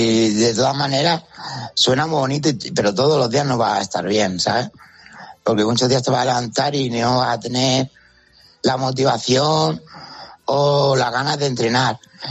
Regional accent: Andalusia, Spain; Mi pueblo está de Córdoba capital, donde yo iba a entrenar a unos 40 minutos en coche

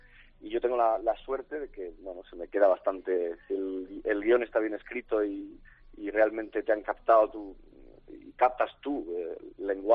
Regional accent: Region of Murcia, Spain; Mi tierra, afortunadamente, puedo decir que está muy orgullosa de mí, tanto como yo de ella. Y sí, el cariño de mi gente en Murcia me lo han demostrado sobradamente en muchísimas ocasiones.

